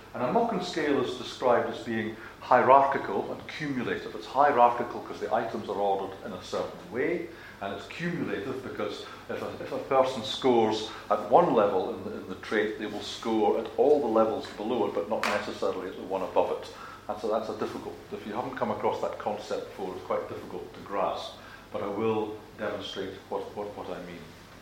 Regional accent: Scotland, United Kingdom; So I'm Scottish, so I always use this example.

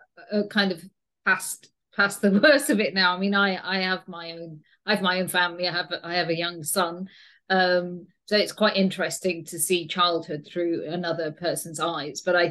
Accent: Bradford, Yorkshire and the Humber, United Kingdom; growing up in Bradford

